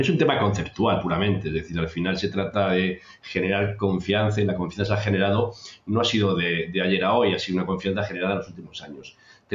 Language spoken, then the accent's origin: Spanish; Spain; donde yo soy español, pero como bien has dicho al principio, soy iberoamericano